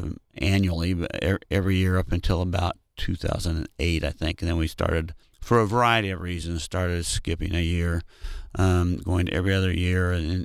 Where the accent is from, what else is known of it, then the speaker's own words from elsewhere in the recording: Pittsburg, Kansas, United States; I grew up in Pittsburgh, Kansas, and actually it's kind of interesting.